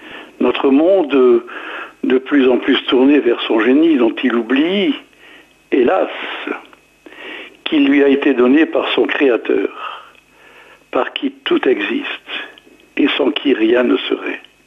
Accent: North, France; c'est la même chose un peu chez nous dans le Nord

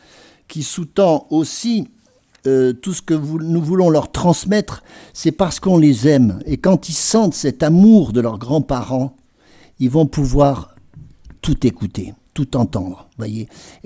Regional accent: France; je sais bien, les Français, on aime bien manger

